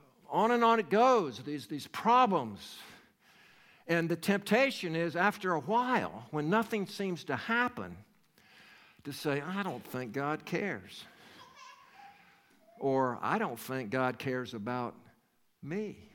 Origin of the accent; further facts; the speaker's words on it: North Carolina, United States; You know, I'm from North Carolina, and in the mountains of the state I live in, and into Tennessee and some of the surrounding areas